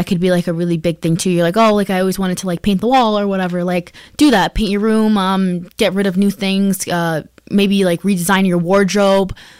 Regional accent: New York, United States; Like, I'm from New York, so I know that during the summertime, New York usually has these New York restaurant weeks

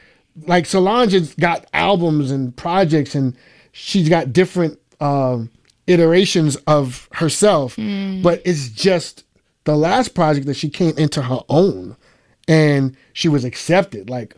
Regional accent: New York, United States; and I'm from New York. I grew up in New York, which is what I was going to say.

